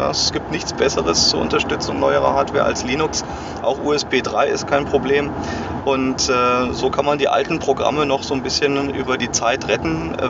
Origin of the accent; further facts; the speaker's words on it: Germany; Ach, schon aus Deutschland, aber mein Vater ist Österreicher, so. Deswegen habe ich die Staatsbürgerschaft. Damals war das so einfach okay. Geerbt und bin sozusagen Exil-Österreicher.